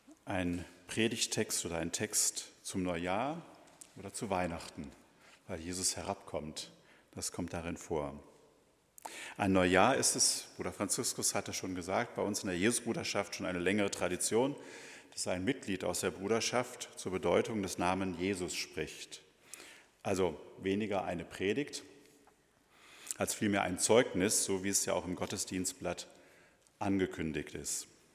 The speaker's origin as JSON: {"language": "German", "town": "Essen", "region": "North Rhine-Westphalia", "country": "Germany", "tie": "born there", "said": "aus meiner Geburtsstadt in Essen. Ich war damals Jugendleiter im Weiglerhaus in Essen. Das ist eine Jugendeinrichtung der evangelischen Kirche."}